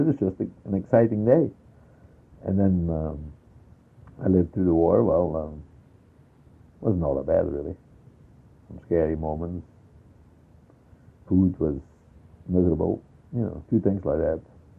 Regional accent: Belgium; I grew up in Belgium. 13 years old when the war started.

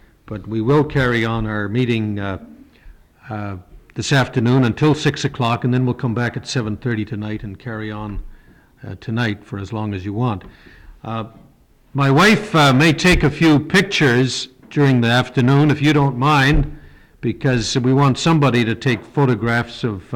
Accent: Canada; I am from Canada, and I spent about 20 years in Canada studying land claims

